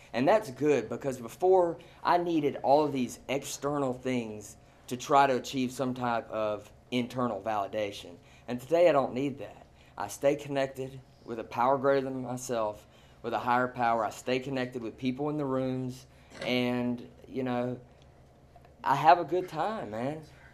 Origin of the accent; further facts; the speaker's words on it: Birmingham, Alabama, United States; now in Atlanta, United States; I mean, I'm from Birmingham, but I ended up staying in Atlanta